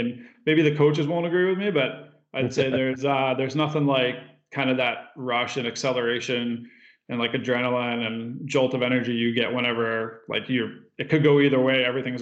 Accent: Pittsburgh, Pennsylvania, United States; I grew up in Pittsburgh and played hockey myself, so Jaromir Jagr was my favorite player.

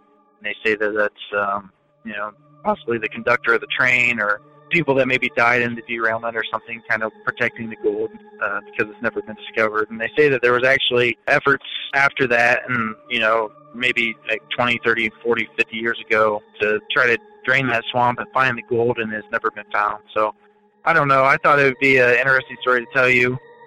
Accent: Ohio, United States; Hi, Derek. … I'm from Ohio.

